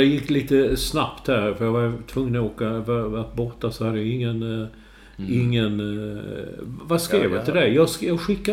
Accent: Sweden; så jag var ju svensk, men det är väldigt mycket svenska.

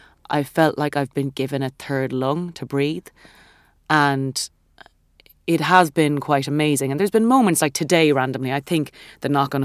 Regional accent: Ireland; this is growing up in Catholic Ireland

